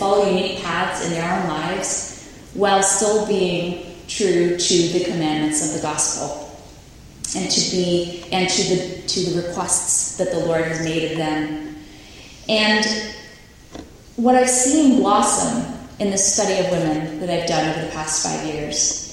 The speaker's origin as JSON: {"language": "English", "region": "New York", "country": "United States", "tie": "born or raised there", "said": "Growing up in New York, the culture of the church was very exotic."}